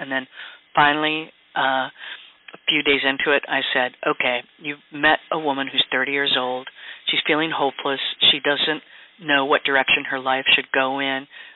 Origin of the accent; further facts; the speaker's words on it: Wisconsin, United States; I was born and raised in Wisconsin.